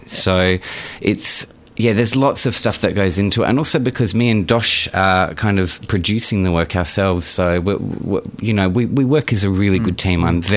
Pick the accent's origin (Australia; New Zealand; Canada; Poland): Australia; Adelaide, South Australia; now in Melbourne, Australia; So, I grew up in Adelaide